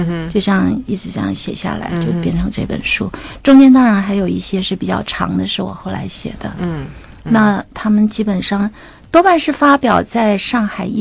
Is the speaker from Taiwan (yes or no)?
yes; Taiwan; 我现在是在中国，我就说我是台湾人啊，对不对？我们都是台湾人嘛